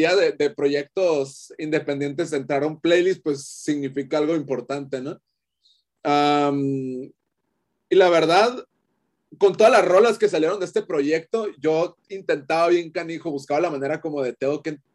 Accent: Tijuana, Baja California, Mexico; quería un departamento del centro de mi ciudad, o sea, como acá en el centro de Tijuana.

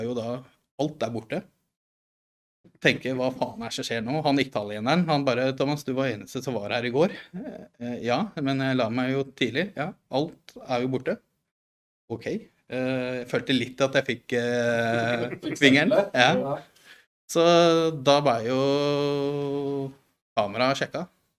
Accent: Oslo, Norway; det husker jeg når jeg vokste opp på Ellingsrud, hadde delt det med brutteren.

